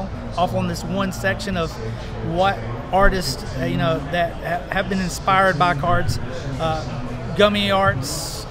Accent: Mississippi, United States; when I'm originally from Mississippi, I'm a Delta Blues fan.

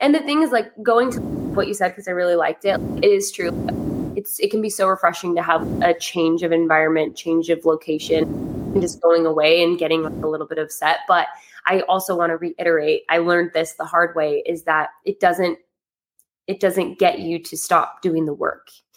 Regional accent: Idaho, United States; also born or lived in Logan, United States; now in San Diego, United States; I was born and raised in Idaho and then went to school at Utah State in Logan, Utah.

